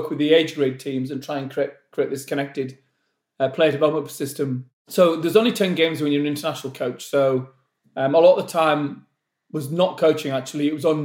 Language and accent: English; North West England, United Kingdom; born or raised there